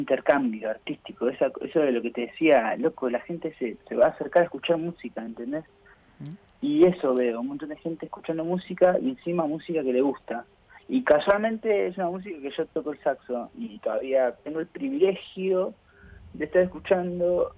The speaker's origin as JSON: {"language": "Spanish", "region": "Buenos Aires", "country": "Argentina", "tie": "born or raised there", "lives_now": "Mendoza, Argentina", "said": "Soy de Mendoza, pero yo viví en Buenos Aires toda mi vida, en realidad, a los 24 años me fui a Mendoza."}